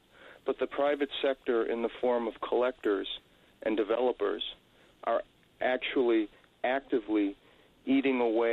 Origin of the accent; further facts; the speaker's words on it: Buffalo, New York, United States; I'm from Buffalo, and my mother's there right now, and thankfully she's only got a couple inches of snow.